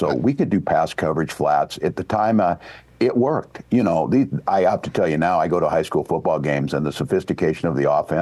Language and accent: English; Nebraska, United States; I came from Nebraska. I was around some really good coaches down there.